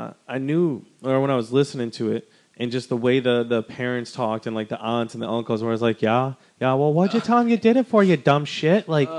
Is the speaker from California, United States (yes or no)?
no; Wisconsin, United States; No, I grew up in Wisconsin. We were starved